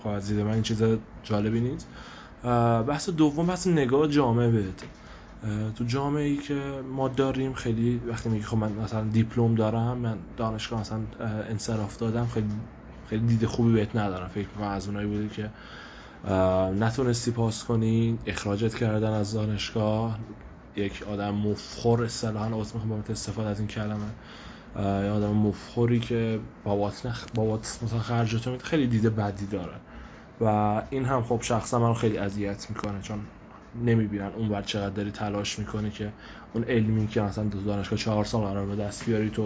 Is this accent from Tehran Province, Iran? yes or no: no; Kerman, Iran; خب من اهل کرمانم و نتیجهش این شد که توی شهر رفسنجان که حدود 100 خورده کیلومتر با کرمان فاصله داره دانشگاه قبول شدم